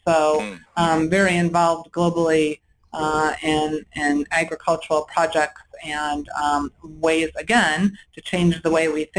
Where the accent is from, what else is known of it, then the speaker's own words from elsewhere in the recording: Chicago, Illinois, United States; So I grew up outside Chicago, so lived quite urban and suburban Chicago, large high school, three siblings